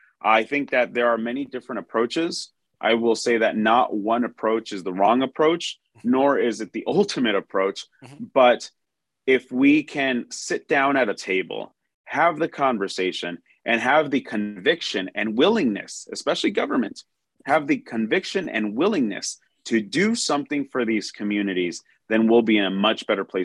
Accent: Maryvale, Arizona, United States; I grew up in Maryvale. And Maryvale has always been classified as, the bad part of town.

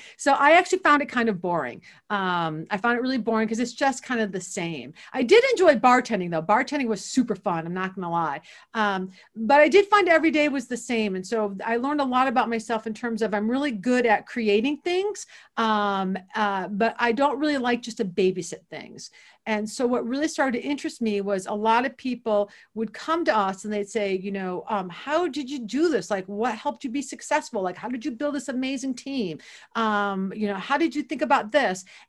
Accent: Toledo, Ohio, United States; But one funny aside is that when I grew up in Toledo, so Toledo proper is not very fancy, but the surrounding suburbs are fancy, right?

